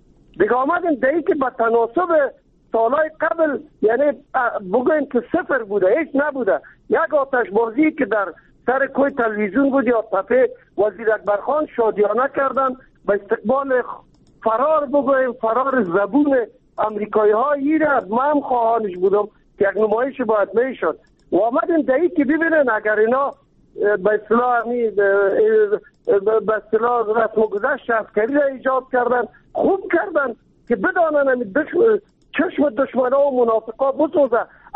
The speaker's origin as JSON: {"language": "Persian", "region": "Kabul", "country": "Afghanistan", "said": "ما از کابل هستیم"}